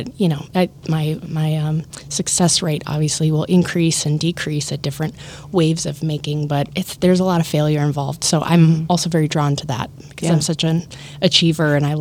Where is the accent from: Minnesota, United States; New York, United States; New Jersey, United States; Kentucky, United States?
Minnesota, United States; Andover; now in St. Paul, United States; No, I grew up in Andover.